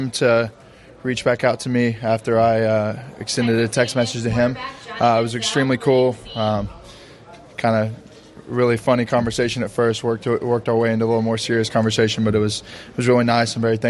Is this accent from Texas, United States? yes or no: yes; Texas, United States; I mean, I'm a Texas guy, born and raised in Texas. I've never really left the state